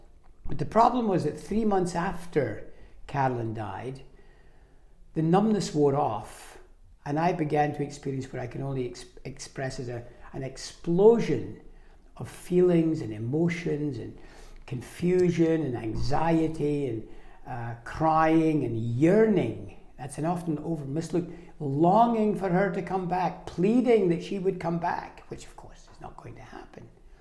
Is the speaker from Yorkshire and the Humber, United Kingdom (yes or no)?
no; Arbroath, Scotland, United Kingdom; moved away as an adult; also born or lived in Glasgow / London; now in Canada; Well, while I've lived in Canada for almost 50 years, I'm actually Scottish, and I come over every year to brush up on my accent. But I was born and raised in Arbroath, which is on the east coast of Scotland.